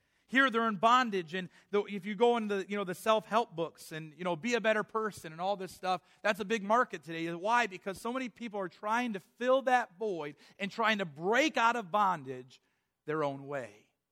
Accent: United States; But we're Americans, and we have the freedoms to worship, and we're thankful for that.

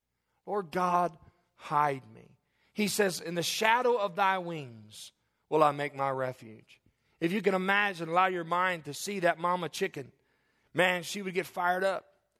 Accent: Kentucky, United States; Growing up in Kentucky, my little grandmother had a lot of chickens.

